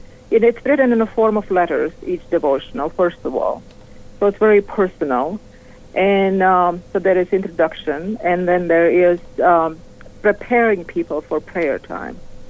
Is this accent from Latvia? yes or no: yes; Latvia; growing up in Latvia under the Soviet occupation.